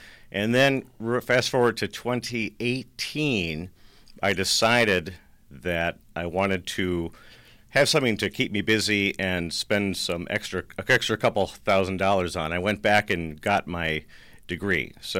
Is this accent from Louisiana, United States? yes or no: no; Racine, Wisconsin, United States; also born or lived in New York City; I grew up in Racine, and I moved away for college and went to Whitewater, and from there eventually migrated out to the East Coast and lived in New York City for 15 or so years.